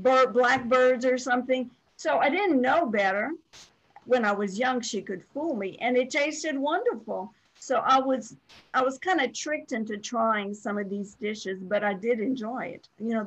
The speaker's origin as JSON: {"language": "English", "town": "Cecilia", "region": "Louisiana", "country": "United States", "said": "So when I was growing up, I'm from Cecilia."}